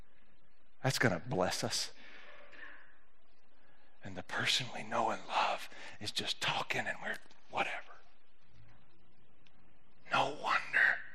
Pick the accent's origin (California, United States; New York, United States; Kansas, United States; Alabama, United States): Alabama, United States; Maybe it's because I grew up in North Alabama and it's close to Brewer, redneck.